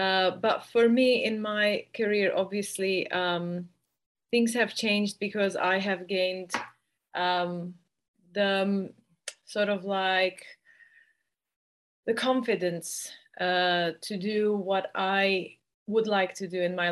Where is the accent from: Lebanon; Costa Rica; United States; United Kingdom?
Lebanon; also born or lived in Armenia; now in Australia; I grew up in Lebanon, and I'm of Armenian heritage, and I lived in Armenia, studied music in Armenia. So when I came to Australia